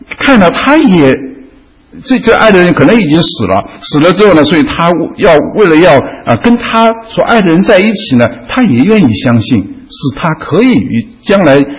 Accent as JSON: {"language": "Chinese", "country": "China", "said": "我们中国人呢常常这个被动主动分不太清楚"}